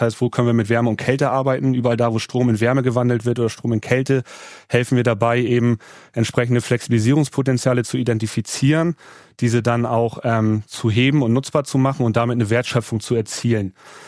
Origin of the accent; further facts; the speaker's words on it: Schleswig-Holstein, Germany; Und ich habe mich heute ins schönste Bayern-Outfit geschmissen als Schleswig-Holsteiner.